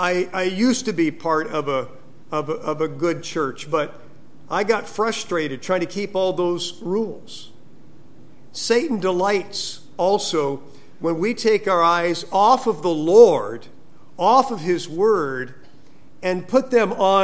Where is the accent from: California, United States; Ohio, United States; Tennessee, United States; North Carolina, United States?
California, United States; It may surprise you that growing up in California, I was reared in a very strict home.